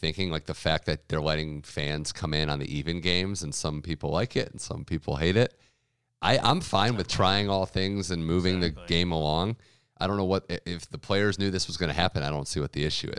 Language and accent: English; Australia; I think there was something with Demonauer and his support, though, I being the Aussie guy.